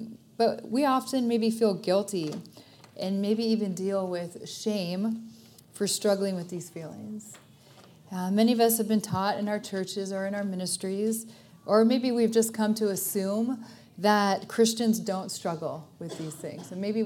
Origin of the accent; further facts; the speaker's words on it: Colorado, United States; We're originally from Colorado, so getting to know the California area has been brand new.